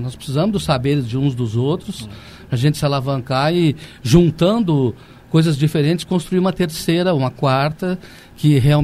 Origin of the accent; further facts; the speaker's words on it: Cachoeira do Sul, Rio Grande do Sul, Brazil; eu sou de Cachoeira do Sul